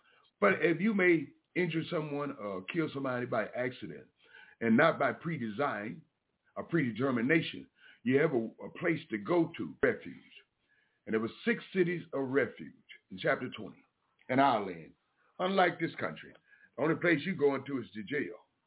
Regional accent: the South, United States; Yeah, you know that. I'm from the South.

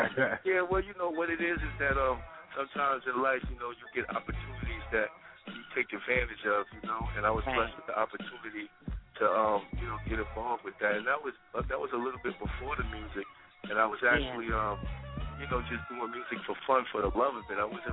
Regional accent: Brooklyn, New York, United States; We from Brooklyn. We from New York.

